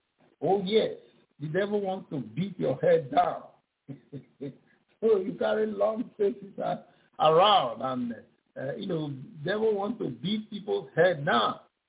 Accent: Ibadan, Oyo, Nigeria; born there; Actually, I was born in October 9, 1958, in Abioyo Hospital, Ibadan, Nigeria.

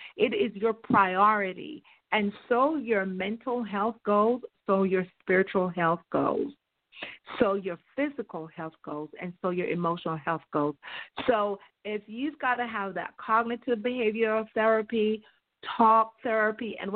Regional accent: Jamaica; I know I'm from Jamaica, and I'm married to a man from Haiti.

